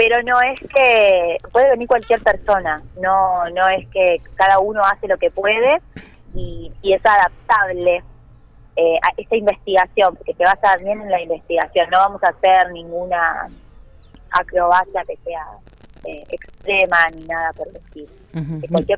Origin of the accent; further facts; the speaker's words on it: Buenos Aires, Argentina; yo soy de Buenos Aires